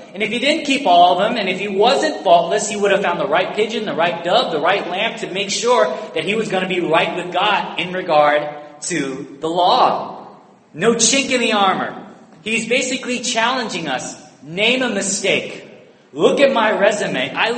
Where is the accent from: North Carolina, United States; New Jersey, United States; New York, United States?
New Jersey, United States; Toms River; I tell people I'm from Tom's River, nobody knows where that is.